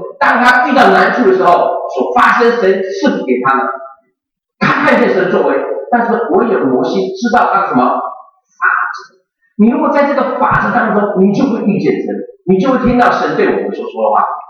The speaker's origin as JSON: {"language": "Chinese", "country": "China", "lives_now": "United States", "said": "你知道我们都是从国内来的，我们国内来的，来到美国的时候，你觉得你要遵守美国的律法，还是我们中国的律法？啊，我是中国人，我要守中国律法"}